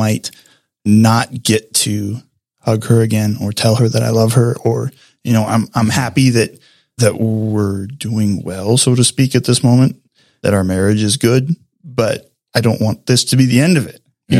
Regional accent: Eugene, Oregon, United States; I grew up outside Eugene.

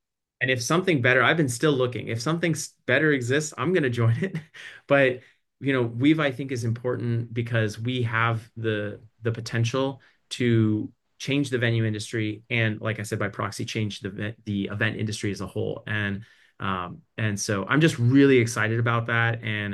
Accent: Texas, United States; also born or lived in San Diego; now in Birmingham, United States; I was born and raised in Texas. We lived for 12, 15 years in San Diego, and now we're out here in a suburb of Birmingham

